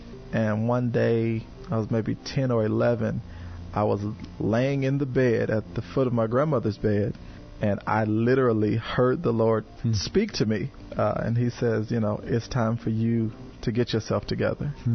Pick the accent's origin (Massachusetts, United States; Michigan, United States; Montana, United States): Michigan, United States; Detroit; also born or lived in Cleveland / Indianapolis / Decatur / Springfield; now in St. Louis, United States; I again, born and raised in Detroit. I've been in several different states, Cleveland, Ohio, Indianapolis, Indiana, Decatur, Illinois, Springfield, and now St. Louis.